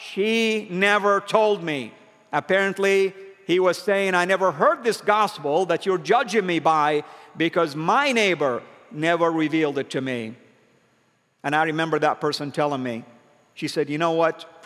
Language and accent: English; Saudi Arabia; And yet, people also thought, because I am from Saudi, that I own an oil field.